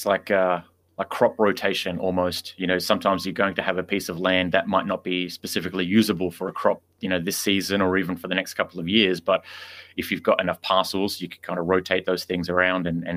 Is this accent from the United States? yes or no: no; Sydney, New South Wales, Australia; So I grew up in Sydney